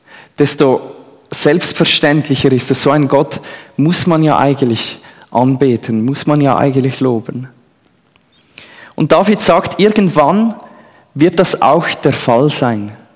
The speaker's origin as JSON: {"language": "German", "country": "Switzerland", "said": "weil ich als Schweizer sehr demokratisch unterwegs bin."}